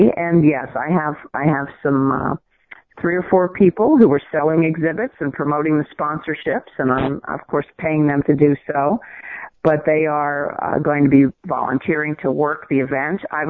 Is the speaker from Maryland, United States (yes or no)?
yes; Baltimore, Maryland, United States; I've loved hockey since I grew up in Baltimore with no NHL team, but I was following the AHL league there.